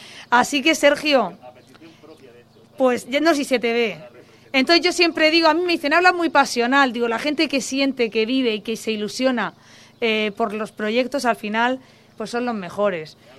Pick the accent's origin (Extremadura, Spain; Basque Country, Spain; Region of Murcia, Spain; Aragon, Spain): Region of Murcia, Spain; Pozo Estrecho; no podemos permitirnos el lujo de no acertar en Pozo Estrecho, en mi pueblo.